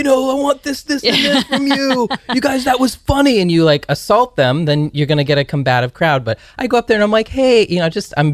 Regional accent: Maine, United States; I'm from New England, by the way. I'm from Maine and the home of L.L. Bean.

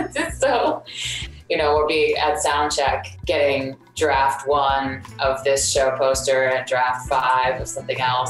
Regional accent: Houston, Texas, United States; it's because we're from Houston, which is a space city. That's just who we are and where we're from.

